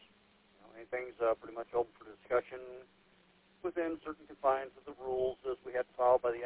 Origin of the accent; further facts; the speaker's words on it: St. Joseph, Michigan, United States; I grew up in St. Joseph, Michigan, so if I wanted to go shopping or do anything, my family always went to either South Bend, Indiana or Kalamazoo